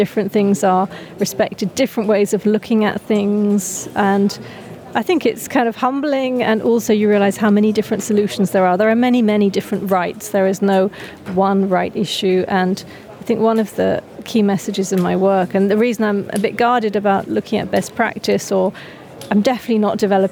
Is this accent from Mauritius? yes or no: no; United Kingdom; now in Switzerland; I'm actually a hybrid. I'm a Brit. I live in Switzerland. I work in Oxford and Switzerland and Oslo.